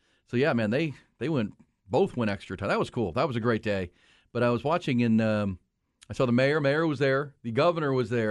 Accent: Houston, Texas, United States; So when I was growing up in Houston, actually I was in college when the Houston Oilers blew the lead to the Buffalo Bills.

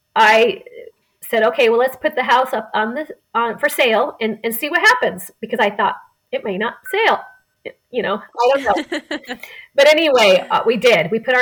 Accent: Oregon, United States; moved away as an adult; now in Eagle, United States; I moved from my home state of Oregon, where I had been for 47 years, to a new city and a new state. So we moved to Eagle, Idaho.

